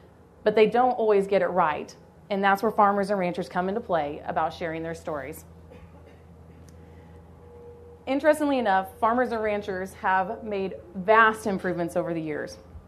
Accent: Kansas, United States; I come to you from Northeast Kansas, where I have a very similar story to Katie, actually. I grew up on a diversified crop and livestock operation.

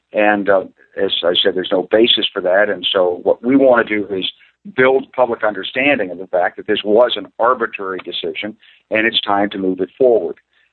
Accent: Arkansas, United States; I was just dealing with a group of investors in my home state of Arkansas the other day

